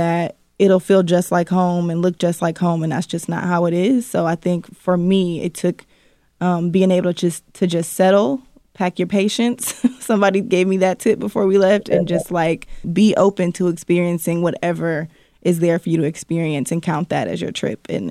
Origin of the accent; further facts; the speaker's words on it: Detroit, Michigan, United States; I think growing up in Detroit, I'm obviously used to all Black spaces.